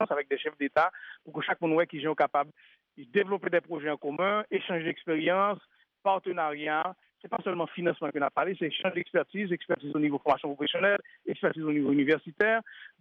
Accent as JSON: {"language": "French", "country": "Haiti", "said": "Haïti, membre du conseil d'administration, moi-même particulièrement, bon, pas en tant qu'Haïtien"}